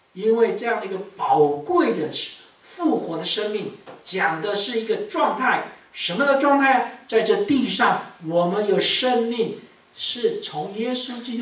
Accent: Taiwan; 我们台湾人的习俗就在门口就搭一个帐篷嘛

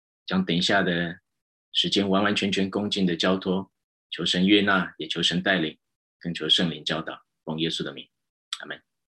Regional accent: Taiwan; 那当然我是台湾来的

